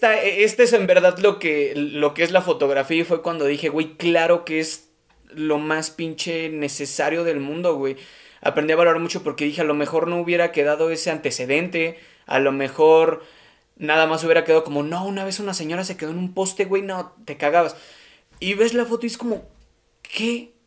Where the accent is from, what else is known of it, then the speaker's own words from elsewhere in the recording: Pachuca, Hidalgo, Mexico; Yo soy de Pachuca, estoy en Pachuca.